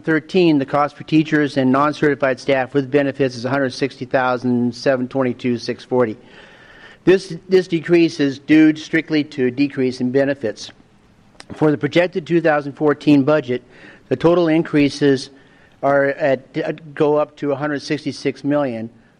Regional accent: Palmer, United States; I'm from Palmer.

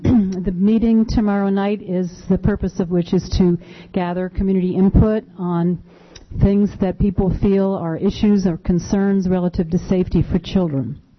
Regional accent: Cordova, Alaska, United States; I'm from Cordova, Alaska

